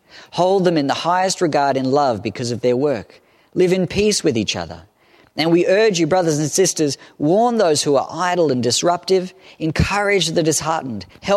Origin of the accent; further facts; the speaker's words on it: Stanthorpe, Queensland, Australia; When I was growing up in Stanthorpe, so a little hick country in sort of the West.